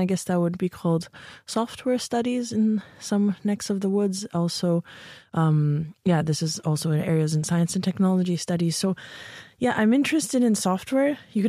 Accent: Canada; also born or lived in Poland / Hamburg, Germany; now in St. Gallen, Switzerland; I'm Canadian, I'm Polish.

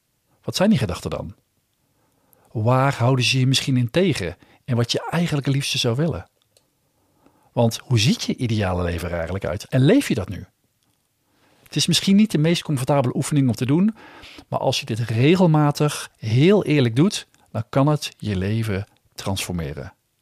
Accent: Hogerheide, North Brabant, Netherlands; plekken in Hogerheide die voor mij kenmerkend waren in mijn jeugd en opvoeding. Bijvoorbeeld het huis waar ik ben opgegroeid en zo, waar zoveel van mij werd verwacht.

